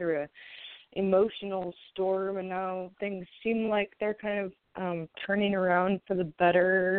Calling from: Oregon, United States; I'm calling from Oregon.

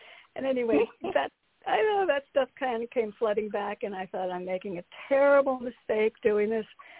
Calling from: Connecticut, United States; from Connecticut.

